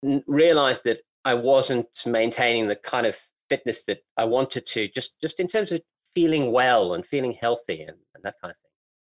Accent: Port Elizabeth, Eastern Cape, South Africa; I grew up in a little place on the southeast coast of South Africa called Port Elizabeth. It's not such a little place anymore, but when I was growing up, it was kind of the size of a large town, but it was referred to as a city because it had a cathedral.

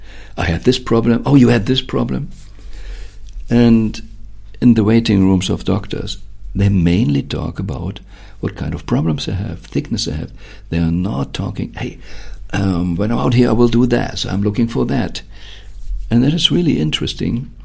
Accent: Germany; I grew up in Germany, so it's my main, reflection point when you see it there.

